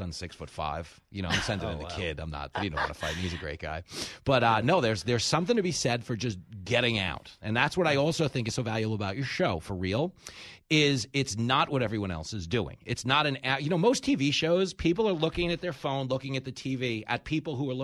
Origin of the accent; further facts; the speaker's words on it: East Coast, United States; I grew up here in the East Coast, and I had no background in anything like that.